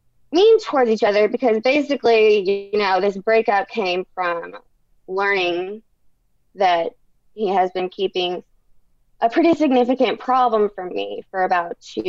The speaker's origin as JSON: {"language": "English", "region": "Indiana", "country": "United States", "said": "I'm 25 and I'm from Indiana."}